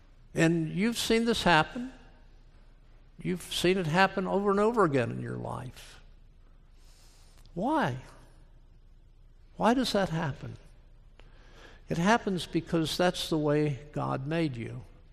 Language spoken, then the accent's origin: English; Georgia, United States; I told her no. I was from Georgia. I was a pastor coming here.